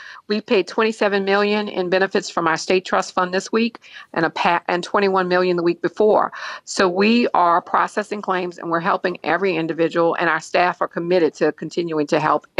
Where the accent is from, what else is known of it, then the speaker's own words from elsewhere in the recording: New Orleans, Louisiana, United States; I come from New Orleans. I know I have family in those occupations.